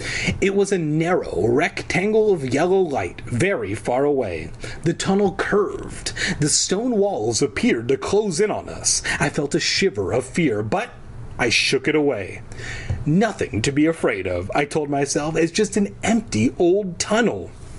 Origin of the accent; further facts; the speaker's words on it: California, United States; See, we grew up in Southern California, so we don't know.